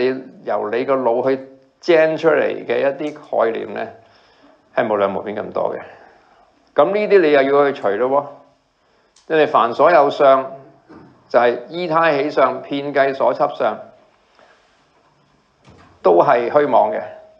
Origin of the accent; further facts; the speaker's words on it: Hong Kong; 我喺呢個地球出世噶嘛，我係一個香港人嚟噶嘛，我係我阿爸阿媽個仔啊嘛。